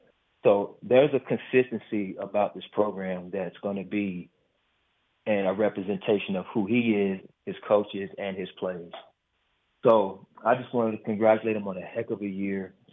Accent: North Carolina, United States; I'm from North Carolina

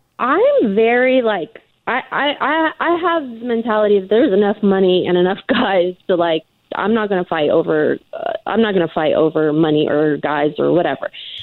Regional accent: Mexico; and I'm Mexican

